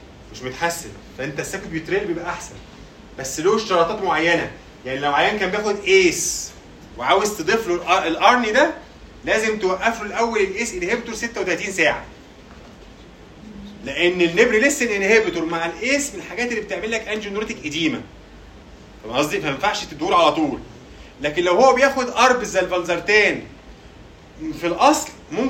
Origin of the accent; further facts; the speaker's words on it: Egypt; احنا عندنا في مصر في حاجه اسمها قرار علافه الايه الدوله